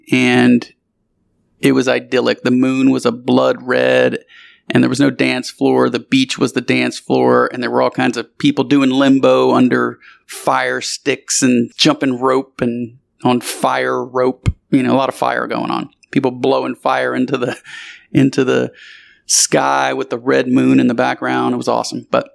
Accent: Thibodaux, Louisiana, United States; now in Houston, United States; If you're talking to somebody from Lafayette, you would say I'm from Thibodeau, which is where I was raised until I moved to Houston.

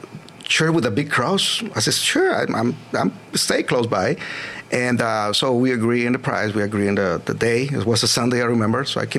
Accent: Mexico; Well, it started like a small town in Mexico, because I'm from Mexico.

